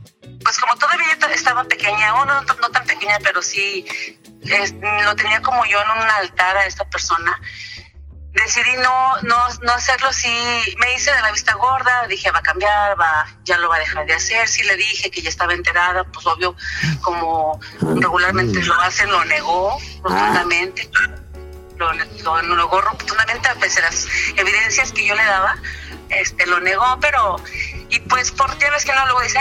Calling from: León, Guanajuato, Mexico; De León, Guanajuato.

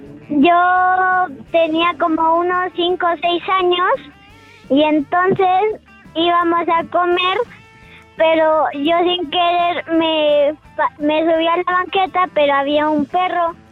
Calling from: Mexico City, Mexico; De la Ciudad de México.

